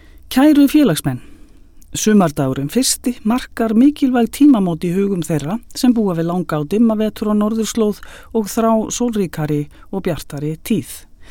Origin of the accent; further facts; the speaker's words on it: Stykkishólmur, Western Region, Iceland; Í mínum heimabæ, Stykkishólmi, úar æðarfuglinn við ströndina sem aldrei fyrr.